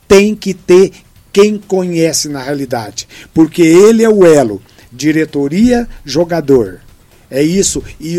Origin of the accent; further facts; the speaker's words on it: União da Vitória, Paraná, Brazil; Em qualquer lugar que chega nesse estado do Paraná, que falar eu sou de União da Vitória, não tem quem não fale.